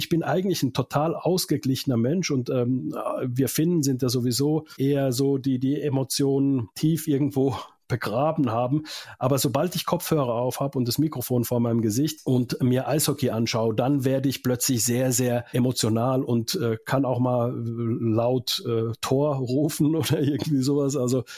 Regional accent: Finland; German is a second language; now in Germany; Das kenne ich noch aus meiner Heimat auch in Finnland

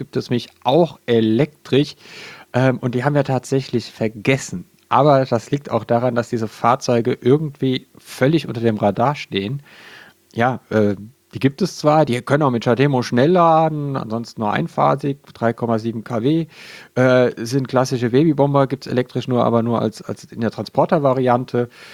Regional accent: Mainz, Rhineland-Palatinate, Germany; Ja, ich komme ja aus Mainz.

